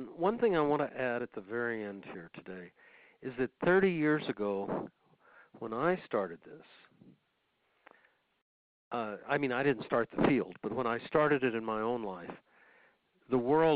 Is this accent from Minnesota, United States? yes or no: no; San Antonio, Texas, United States; In San Antonio, Texas, where my hometown, I have to use an enormous amount of good friends who are Mexican and Spanish to learn a whole different repertoire.